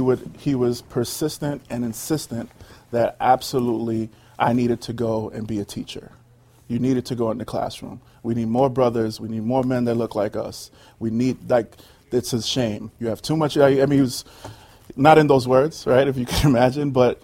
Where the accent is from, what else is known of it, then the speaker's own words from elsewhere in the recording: Bronx, New York, United States; So I grew up, born and raised in the Bronx.